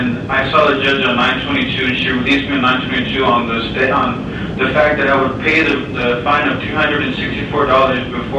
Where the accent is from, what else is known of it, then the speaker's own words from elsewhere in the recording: Yuma, Arizona, United States; because I'm from Yuma, I'm here from Yuma.